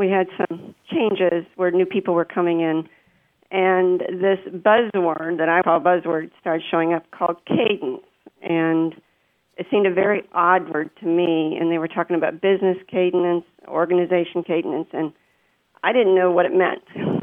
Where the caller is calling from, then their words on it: Dallas, Texas, United States; I'm calling from Dallas.